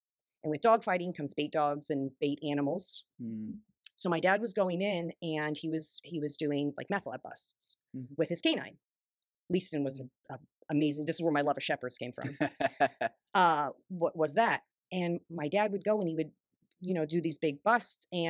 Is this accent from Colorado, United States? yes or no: yes; Colorado, United States; also born or lived in New York; So I grew up in Colorado. And my dad was a retired New York State trooper. And so when my dad, so I was actually born in New York, but raised in Colorado.